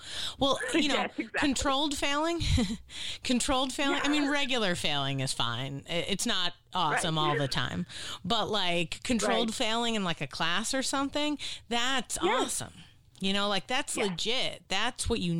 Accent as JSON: {"language": "English", "town": "Boston", "region": "Massachusetts", "country": "United States", "said": "Years ago, like when I was growing up, I'm from Boston, and my mom was like part of the Boston Teachers Union."}